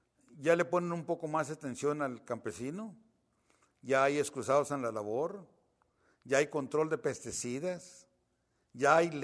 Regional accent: Mexico; nosotros como latinos o como mexicanos

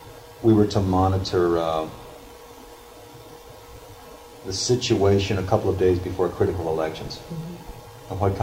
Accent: California, United States; Growing up in Southern California, everything is 2, 3, 4 hours away.

